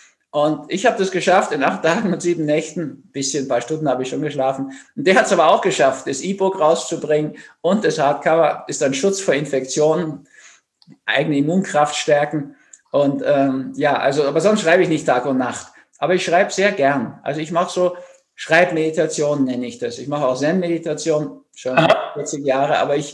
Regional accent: Berlin, Germany; born there; Ich bin ja so Nachkriegskind, in Berlin geboren, in einer zerstörten Stadt sozusagen

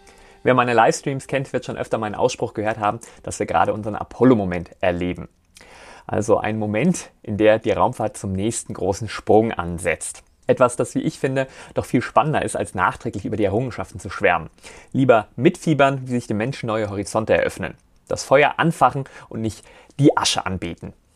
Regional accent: Rhineland-Palatinate, Germany; born there; als gebürtigem Rheinland-Pfälzer

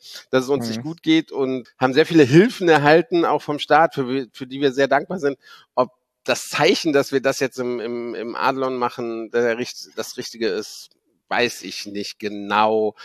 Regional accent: Berlin, Germany; ich bin ein Berliner

